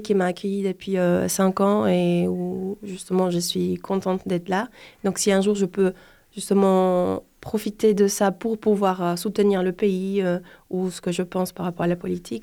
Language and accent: French; Venezuela; French is a second language; now in France; comme vous voyez, mon prénom, il n'est pas très français. Donc, je viens du Venezuela, en Amérique du Sud. Et j'ai 30 ans